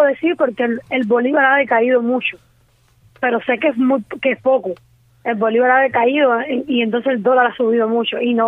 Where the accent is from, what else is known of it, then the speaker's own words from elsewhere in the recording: Florida, Camagüey, Cuba; yo soy de la provincia Camagüey, municipio Florida.